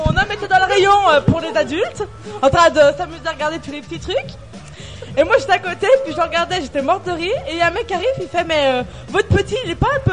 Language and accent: French; Grand Est, France; now in Thonon-les-Bains, France; ça fait pas longtemps que j'habite Thonon, parce que je suis des Vosges.